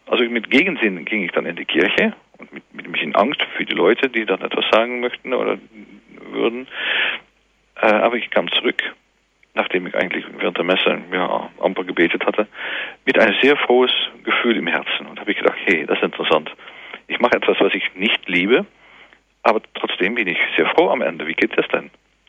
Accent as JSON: {"language": "German", "town": "Eindhoven", "region": "North Brabant", "country": "Netherlands", "tie": "born there", "second_language": "German", "said": "an der Technischen Uni in Eindhoven, wo ich geboren bin"}